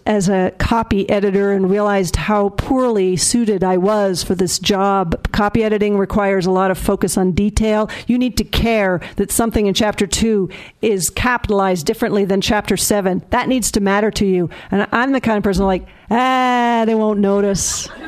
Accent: Hanover, New Hampshire, United States; I'm from Hanover, New Hampshire.

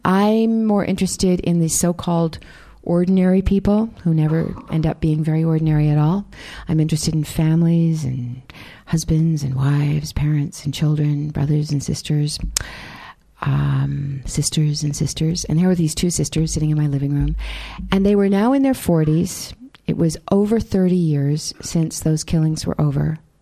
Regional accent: New Hampshire, United States; I'm from New Hampshire. I come from a small town in New Hampshire. There's actually someone here tonight who comes from the one town over, which is really nice for me to see and know. I grew up in New Hampshire

